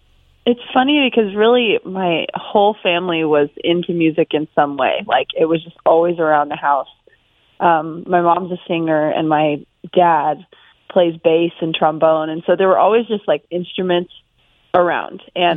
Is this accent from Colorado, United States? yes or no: yes; Colorado Springs, Colorado, United States; now in Nashville, United States; So, I mean, I grew up in Colorado Springs.